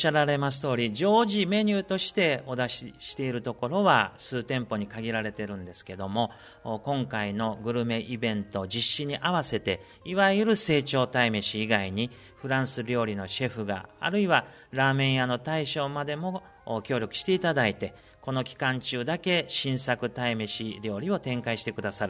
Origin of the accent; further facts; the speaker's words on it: Ehime, Japan; 私自身風早地方出身なんですけれども